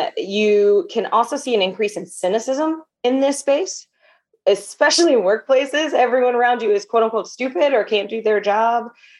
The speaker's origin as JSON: {"language": "English", "town": "Detroit", "region": "Michigan", "country": "United States", "said": "I am originally from Detroit. And so hustling, grinding, it's in my DNA. It is in my blood. And so I grew up in a very blue collar household"}